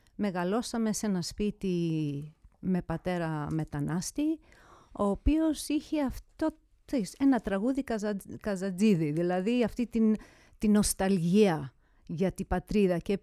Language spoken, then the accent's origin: Greek; Astoria, New York, United States; also born or lived in Manhattan; Γεννήθηκα στη Νέα Υόρκη, στο Μανχάταν συγκεκριμένα γεννήθηκα, αλλά μεγάλωσα τα πρώτα χρόνια στην Αστόρια, σε ένα πολύ μεγάλο χωριό, ναι, κάπως έτσι, κοντά στο Μανχάταν, πολύ κοντά στο Μανχάταν